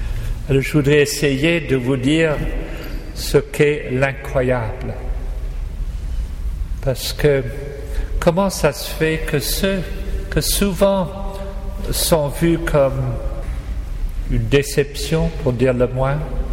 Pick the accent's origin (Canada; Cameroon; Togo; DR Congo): Canada; now in France; Je suis venu en France, je suis Canadien.